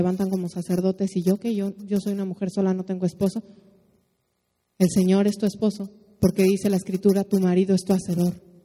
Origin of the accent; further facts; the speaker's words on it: Mexico; Y mi parte como mexicana es orar e interceder para que en medio del juicio mi nación se vuelva a los pies del Cordero.